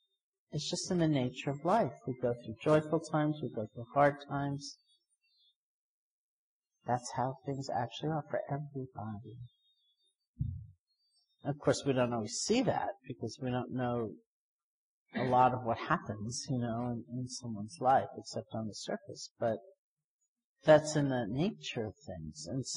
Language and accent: English; New York, United States; in terms of my personal family and cultural conditioning, I am a New Yorker